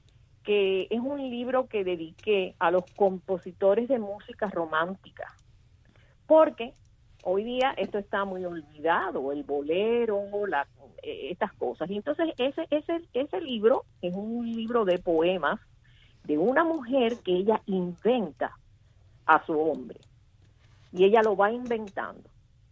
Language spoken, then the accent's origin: Spanish; Cuba; había muchas dificultades en mi tierra, que es Cuba, para conseguirse una camarita fotográfica